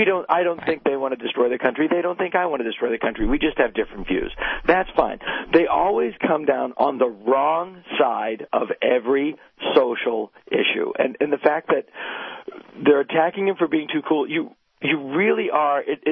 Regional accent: Massachusetts, United States; I'm from Massachusetts.

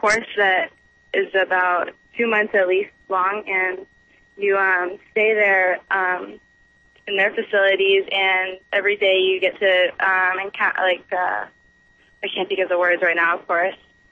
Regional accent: Woodstock, Georgia, United States; Cherokee County, Woodstock.

